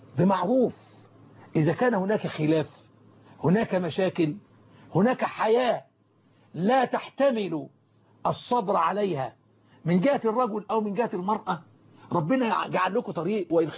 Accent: Egypt; وأن يجعل بلدنا مصر أمنا أمانا سخاء رخاء

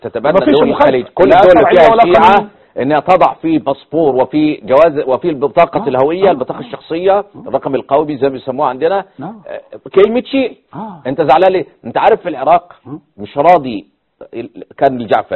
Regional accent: Egypt

